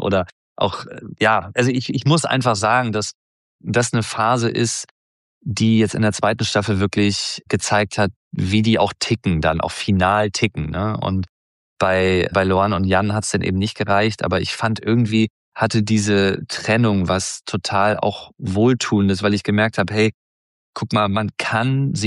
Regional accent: Hamburg, Germany; Dann Hamburg als meine Heimatstadt, auch immer eine Reise wert.

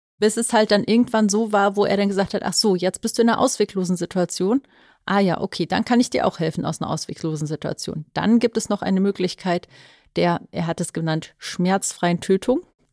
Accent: Rhineland, Germany; also ich komme aus dem Rheinland, ich kann mit jedem ein Gespräch führen

